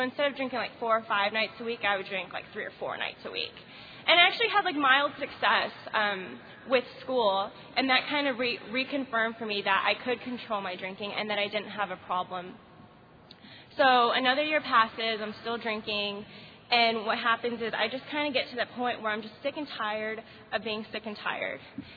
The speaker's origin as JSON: {"language": "English", "town": "Las Vegas", "region": "Nevada", "country": "United States", "said": "So I'm originally from Las Vegas, and when I meet people in the program, they're like, oh, okay, I understand why you're an alcoholic, because you're from Vegas."}